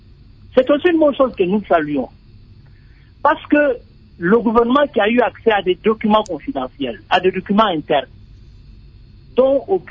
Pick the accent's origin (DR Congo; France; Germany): DR Congo; en tant que Congolais